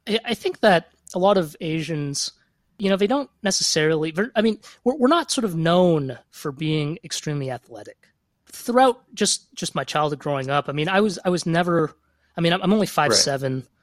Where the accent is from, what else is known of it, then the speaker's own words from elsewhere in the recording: Toronto, Ontario, Canada; I'm from Toronto, by the way